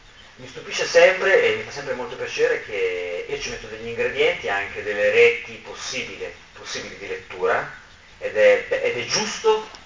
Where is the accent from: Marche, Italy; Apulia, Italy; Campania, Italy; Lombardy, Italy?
Lombardy, Italy; Milan; now in Rome, Italy; Io sono milanese di origine, vivo da 5 anni a Roma.